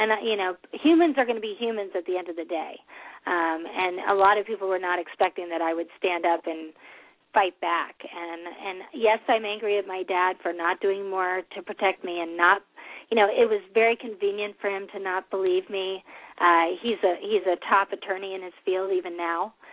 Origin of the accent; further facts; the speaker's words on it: San Francisco, California, United States; born there; I was born in San Francisco, and I don't know the details because the files are locked.